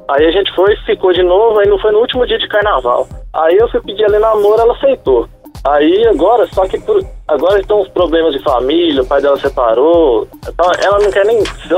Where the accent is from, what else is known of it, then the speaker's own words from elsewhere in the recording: Papagaios, Minas Gerais, Brazil; Sou de Papagaios, Minas Gerais.